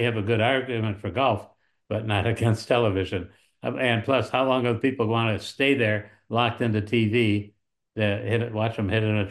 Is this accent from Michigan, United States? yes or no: yes; Michigan, United States; Well, when I grew up, Michigan was really a hotbed of golf.